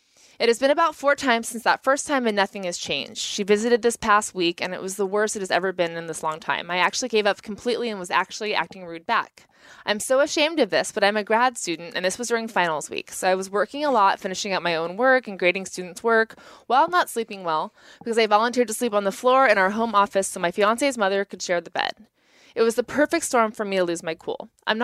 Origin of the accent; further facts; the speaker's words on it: Midwest, United States; I'm just a Midwesterner